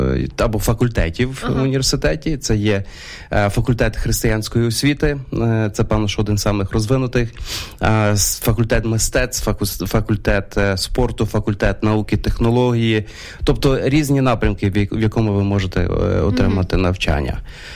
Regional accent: Ternopil, Ternopil Oblast, Ukraine; я корінний тернополянин, родився тут, mm-hmm. виріс на бульварі, так що ці всі місця тут навколо, вони є рідні для мене. Так. Mm-hmm. І я виростав в християнській сім'ї, це євангельська традиція

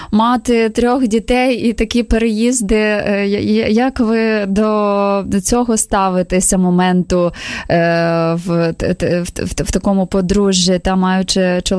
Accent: Zaporizhzhia, Zaporizhzhia Oblast, Ukraine; я з Запоріжжя, то відомо мені

